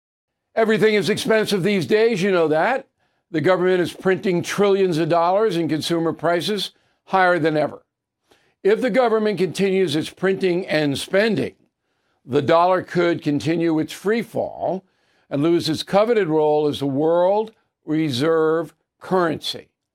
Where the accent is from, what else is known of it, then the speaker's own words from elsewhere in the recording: United States; And I'm saying that as an American, not as a Republican, because I'm not a Republican, I'm an independent